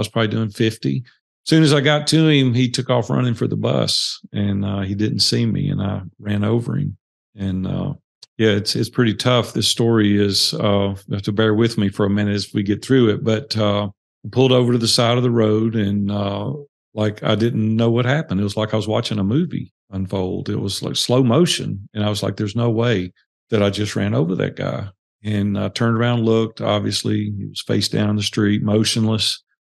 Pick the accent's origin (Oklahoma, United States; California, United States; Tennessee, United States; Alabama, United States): Tennessee, United States; Nashville; I grew up in Nashville, Tennessee, came from a very poor family.